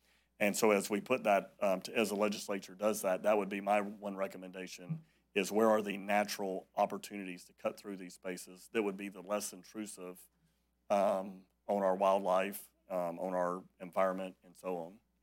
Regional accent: Florida, United States; I'm an American and a Floridian.

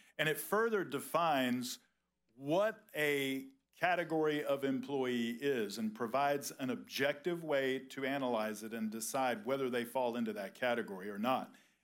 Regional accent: Florida, United States; In my hometown, in Duval County, there was a raid

